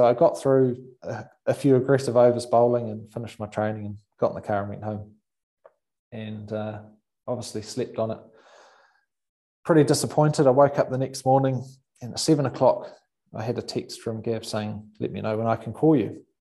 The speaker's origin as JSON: {"language": "English", "country": "New Zealand", "tie": "born or raised there", "said": "those are the great memories, I suppose, as a kid growing up in New Zealand, all the backyards and great summers."}